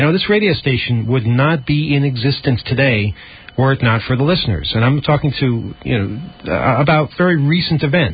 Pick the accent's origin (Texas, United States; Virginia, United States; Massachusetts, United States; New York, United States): New York, United States; Wait, let me try that, because I'm from Long Island.